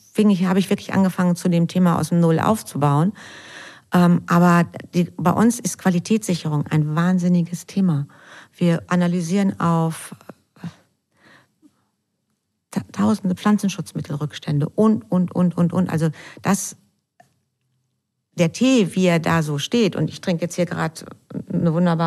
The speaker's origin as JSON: {"language": "German", "region": "North Rhine-Westphalia", "country": "Germany", "tie": "born there", "said": "jetzt bin ich ja auch gebürtige Westfälin."}